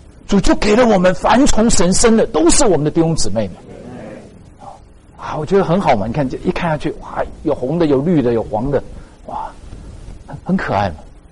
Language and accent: Chinese; China; 我们中国人都是握手哈